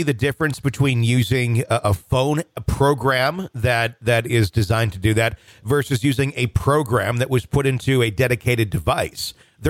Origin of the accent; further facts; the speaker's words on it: Wisconsin, United States; I was visiting my hometown cemetery in Wisconsin.